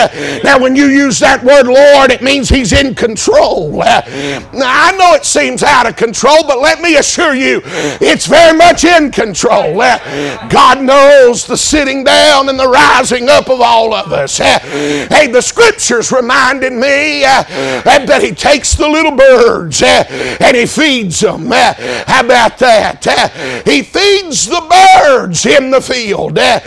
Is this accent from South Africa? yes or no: no; the South, United States; I grew up down there in the South, they used to have a little expression, always enjoyed.